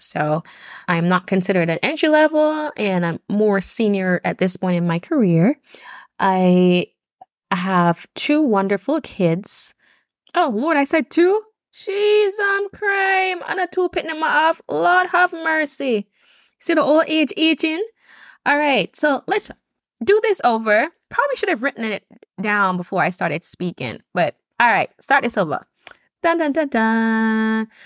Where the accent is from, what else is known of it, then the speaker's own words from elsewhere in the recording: Jamaica; moved away as an adult; your girl was born and raised in Jamaica. I came here at the age of 21, where I kind of, you know, I came here from my daughter, typical Caribbean island immigrant story.